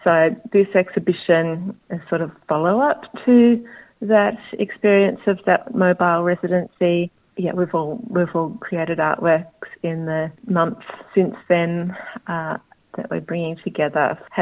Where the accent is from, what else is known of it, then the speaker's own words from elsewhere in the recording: Ferntree Gully, Victoria, Australia; born there; I'm a non-Indigenous woman with a mix of European ancestries. I was born actually in Ferntree Gully in the foothills of the Dandenongs, which is Koranwarabul in Woiwurrung language.